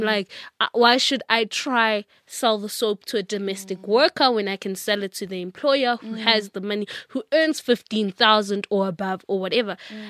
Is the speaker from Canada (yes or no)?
no; South Africa; yes, I am South African and I'll be traveling Africa.